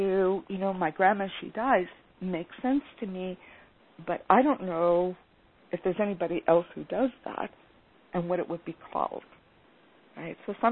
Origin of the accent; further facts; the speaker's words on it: Canada; especially as a Canadian, a chance to sort of share what's happening in Canada